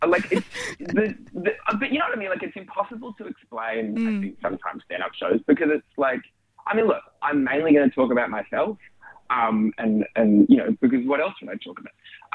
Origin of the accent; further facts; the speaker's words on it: Australia; obviously being Australian